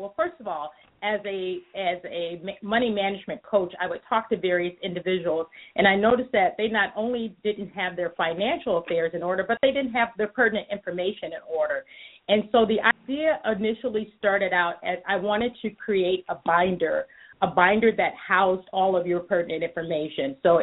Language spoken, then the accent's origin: English; Los Angeles, California, United States; born there; also born or lived in Barbados; now in Illinois, United States; I am actually here in Illinois. I was a Navy kid. I was born in Los Angeles and lived in the Caribbean Islands, Barbados, for 3 years as a little girl.